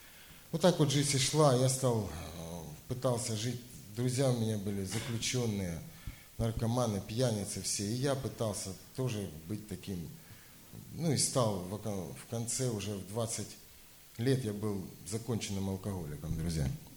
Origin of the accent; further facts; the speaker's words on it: Donbas, Ukraine; born there; Родился я на Донбассе.